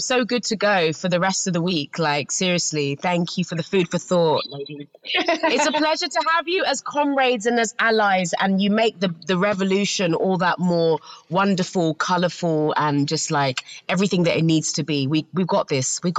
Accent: London, United Kingdom; growing up in South London, losing a parent as a child.

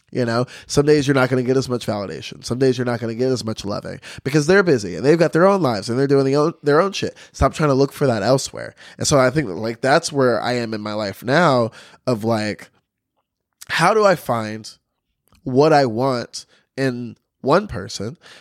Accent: the South, United States; Because I grew up in the South, you know, very Baptist.

